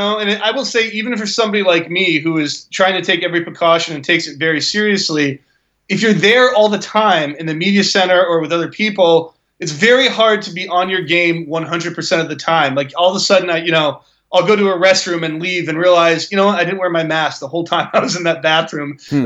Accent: Northern US, United States; now in South Carolina, United States; And I live here, so I think I can say that, even though I'm from the North

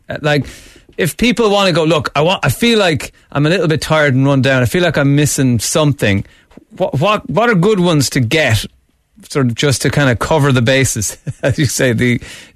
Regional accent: Ireland; So what are the ones that we tend generally, maybe as Irish people, to be lacking in?

